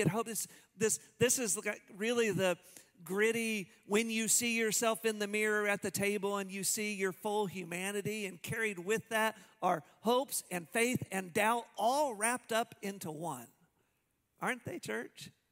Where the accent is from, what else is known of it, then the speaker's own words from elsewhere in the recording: Tulsa, Oklahoma, United States; My dad was a pastor, we grew up in Tulsa, Oklahoma, and he worked at the same church for 40 years.